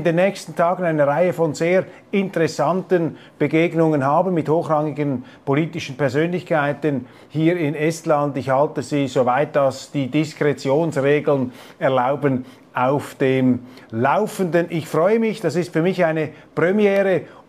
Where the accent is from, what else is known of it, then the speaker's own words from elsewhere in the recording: Switzerland; Und als Schweizer, ich habe jetzt erst meine allerersten Eindrücke als Schweizer